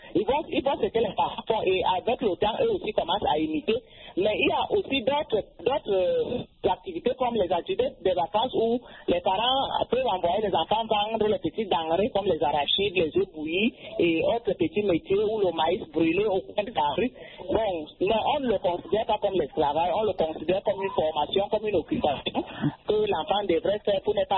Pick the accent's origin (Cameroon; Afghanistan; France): Cameroon; Chez nous, au Cameroun, les enfants travaillent pour aider les parents et aussi pour apprendre à faire ce que les parents savent faire.